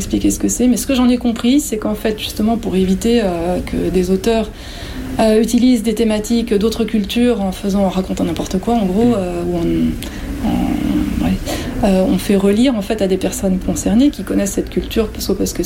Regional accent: France; je suis française et je suis japonaise, en fait.

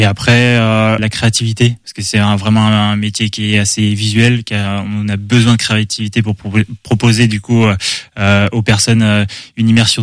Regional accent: Pays de la Loire, France; Alors, moi, je suis originaire de la Sarthe, du coup.

